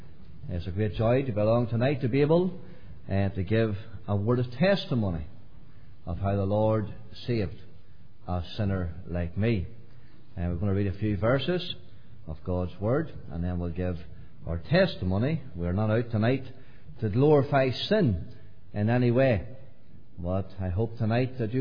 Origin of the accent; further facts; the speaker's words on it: Glenanne, Northern Ireland, United Kingdom; born there; I was born in Glen Ann, and from a family of 10. There were 10 in our family, and it was not a Christian home.